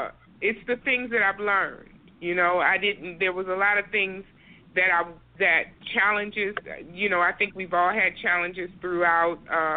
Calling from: Detroit, Michigan, United States; I'm calling from Detroit.

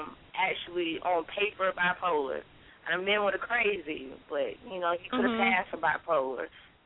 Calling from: Jacksonville, Florida, United States; from Jacksonville, Florida.

